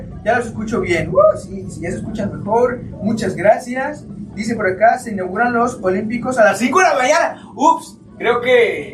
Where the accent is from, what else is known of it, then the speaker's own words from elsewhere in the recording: Mexico; Como mexicano, es importante.